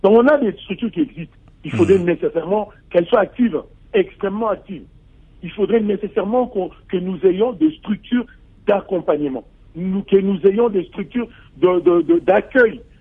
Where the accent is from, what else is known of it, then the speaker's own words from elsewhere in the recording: DR Congo; Mais je ne dis juste une chose, nous sommes tous des Congolais.